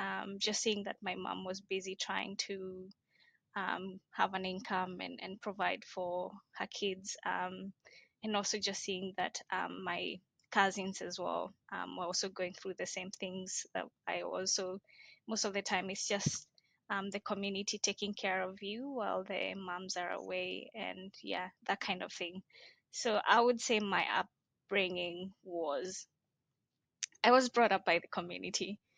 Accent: Laikipia County, Kenya; So I was born and raised in Kenya, in a region called Laikipia, and it's in Kenya, it's mainly known for Mount Kenya, which is the second highest mountain in Kenya.

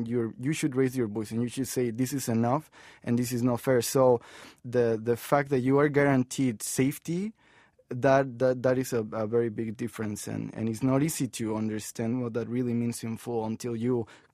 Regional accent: Mexico; I was born in Mexico and because I am Mexican.

